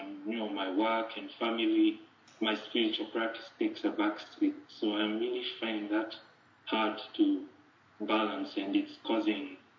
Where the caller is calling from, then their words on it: Nairobi, Kenya; Greetings, Ajahn. … I'm tuning in from Nairobi, Kenya.